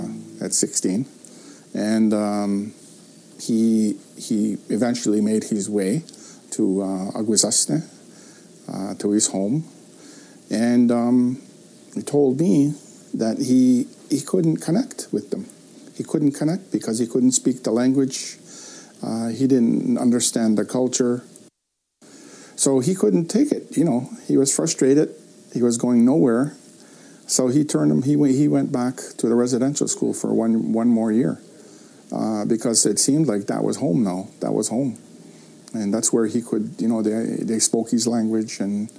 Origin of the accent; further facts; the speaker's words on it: Kahnawake, Quebec, Canada; I'm from Ganawagi. I'm 55 years old, okay